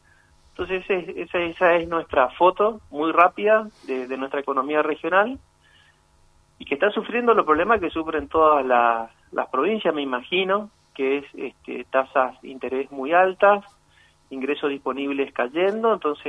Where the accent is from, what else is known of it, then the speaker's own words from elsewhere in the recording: Corrientes, Argentina; Nacido y mal criado en Corrientes.